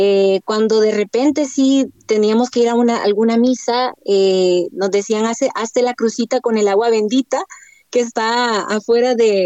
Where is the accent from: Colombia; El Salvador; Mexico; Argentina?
El Salvador; San Salvador; yo soy capitalina, yo soy de San Salvador, ahí nací.